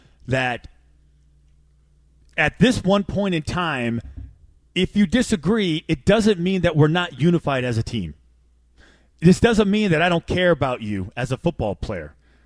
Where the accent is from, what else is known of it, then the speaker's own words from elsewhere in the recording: the West, United States; You grew up in the South. I grew up on the West.